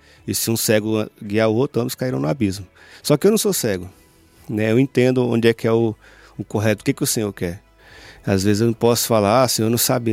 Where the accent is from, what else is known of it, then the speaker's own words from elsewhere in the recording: Brasília, Federal District, Brazil; born there; also born or lived in Nova Russas; a gente foi morar com a minha avó lá em Brasília, que eu sou nascido em Brasília, né?